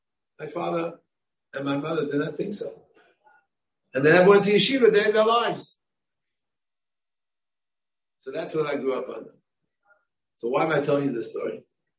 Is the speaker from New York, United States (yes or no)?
yes; Bronx, New York, United States; When I grew up in the Bronx, which is a borough